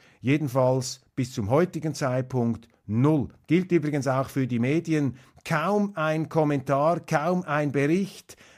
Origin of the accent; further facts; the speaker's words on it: Switzerland; Also das ist wirklich erschütternd für mich als Schweizer.